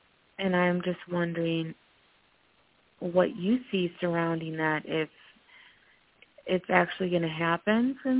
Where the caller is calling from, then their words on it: Minnesota, United States; I'm calling from Minnesota.